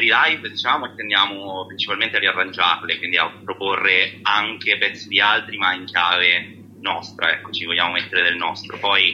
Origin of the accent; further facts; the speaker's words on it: Apulia, Italy; Siamo di Bari, perlomeno della provincia di Bari, esattamente, con l'esattezza.